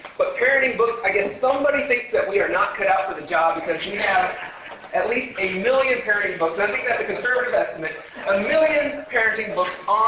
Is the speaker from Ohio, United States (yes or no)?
yes; Ohio, United States; Growing up in Yankee Land in Ohio, I didn't even see this kind of snow there.